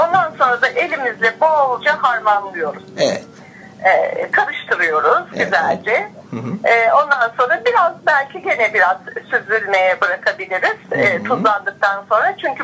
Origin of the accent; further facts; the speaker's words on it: Giresun, Turkey; Ben de Karadenizliyim. Giresunluyum.